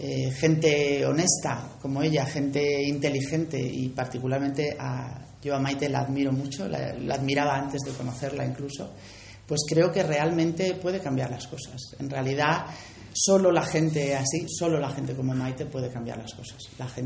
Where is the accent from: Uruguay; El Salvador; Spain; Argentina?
Spain; qué nos jugamos como españoles, ¿no?